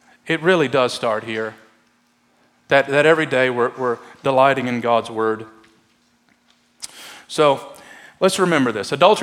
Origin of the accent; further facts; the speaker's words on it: Kentucky, United States; And I only say that because I'm from Kentucky.